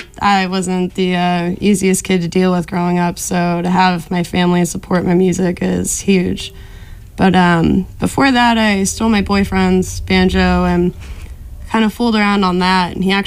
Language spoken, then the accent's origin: English; Marshfield, Massachusetts, United States; I'm from Marshfield, so it's Irish Riviera.